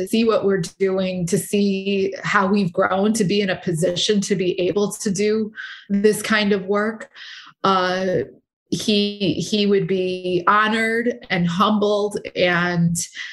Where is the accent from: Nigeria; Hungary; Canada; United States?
United States; you know, I'm American and so I want Coke or whatever.